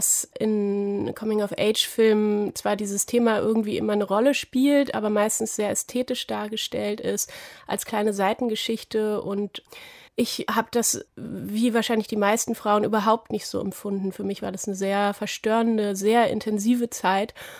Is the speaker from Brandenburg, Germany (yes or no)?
no; Berlin, Germany; Ich bin selber in Berlin aufgewachsen